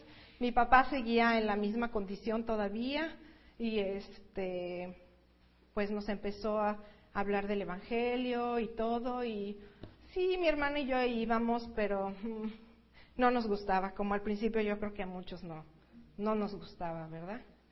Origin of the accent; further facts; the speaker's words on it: Mexico City, Mexico; born there; Yo nací en México, Distrito Federal. Estuvimos ahí cambiamos al Estado de México por alrededor de 15 años, vivimos ahí.